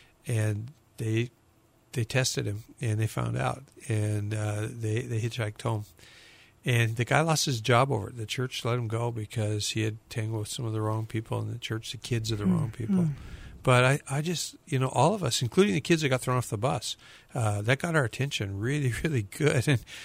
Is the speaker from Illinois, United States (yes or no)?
no; Portland, Oregon, United States; I grew up in Portland, Oregon. I'm pretty old. I graduated from high school in 1963, so I was there when it wasn't a very big town.